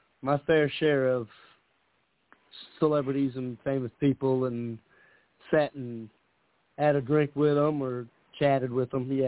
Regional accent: Indianapolis, Indiana, United States; Well, first and foremost, I'm from Indianapolis, Indiana, 45, married, 4 children.

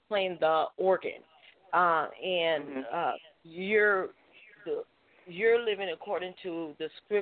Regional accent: New York, United States; I was brought up in New York, and in the days I was brought up, it's kind of different.

